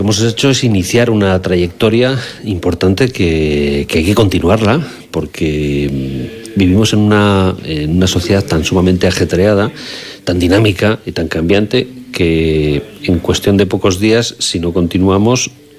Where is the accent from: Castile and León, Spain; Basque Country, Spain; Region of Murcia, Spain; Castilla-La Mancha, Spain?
Castile and León, Spain; somos montañeses, estamos al lado de Cantabria, pero somos castellanos. Y somos tan sumamente castellanos, tan castellanos